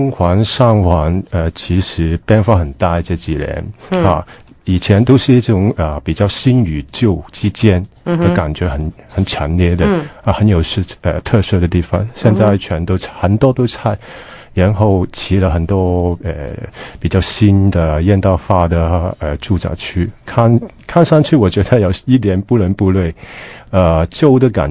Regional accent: Wong Tai Sin, Hong Kong; 不过黄大仙是很小的时候住在那里

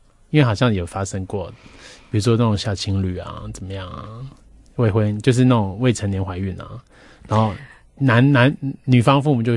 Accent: Taiwan; 然后知道我是台湾来的，他就开始跟我聊电影啊

